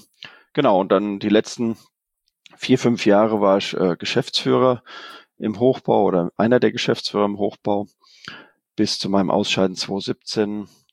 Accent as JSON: {"language": "German", "region": "Hesse", "country": "Germany", "tie": "born or raised there", "said": "ich bin in Südhessen zur Schule gegangen"}